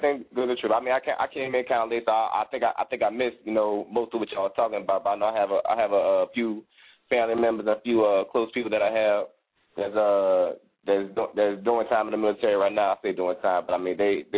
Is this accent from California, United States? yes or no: no; New Orleans, Louisiana, United States; You know what I mean? I'm a rapper from New Orleans